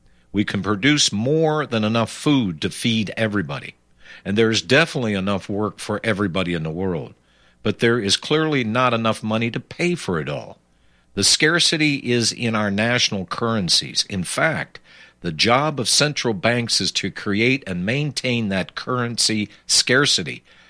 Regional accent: Pennsylvania, United States; And You know, I'm from Pennsylvania. I was born just east of Pittsburgh.

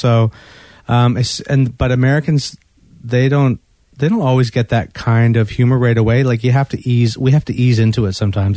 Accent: Canada; That not just being Canadian was enough. We actually had to sing about it. And Canada's full of funny things.

